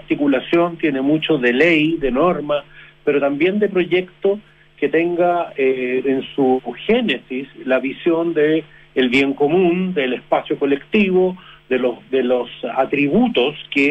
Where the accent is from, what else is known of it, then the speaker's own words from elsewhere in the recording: Chile; los desafíos sociales agregados que tenemos como chilenos